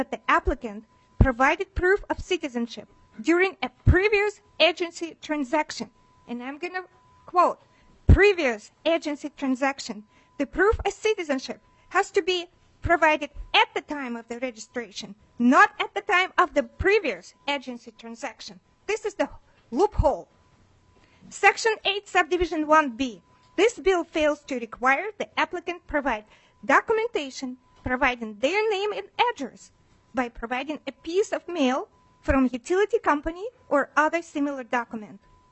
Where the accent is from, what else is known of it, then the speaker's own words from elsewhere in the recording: Rochester, Minnesota, United States; I'm from Rochester, Minnesota.